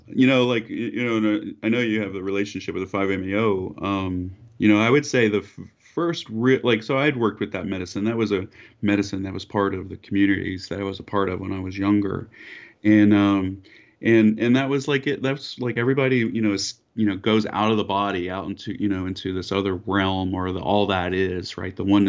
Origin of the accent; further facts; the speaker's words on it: Arkansas, United States; growing up in Arkansas, being very conscious of like the race issues there, but not maybe having the words for it